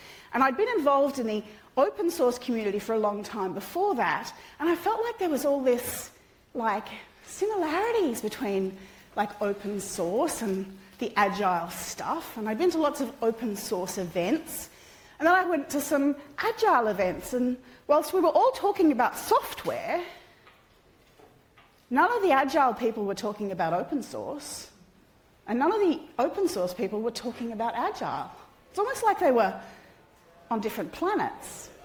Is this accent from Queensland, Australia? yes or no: no; Melbourne, Victoria, Australia; I probably have travelled the furthest to be here today. I'm from Melbourne, Australia.